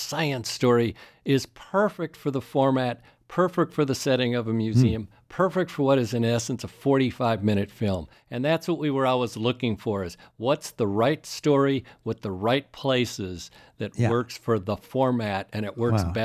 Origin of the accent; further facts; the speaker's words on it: Chicago, Illinois, United States; And the first year I took him to my hometown of Chicago.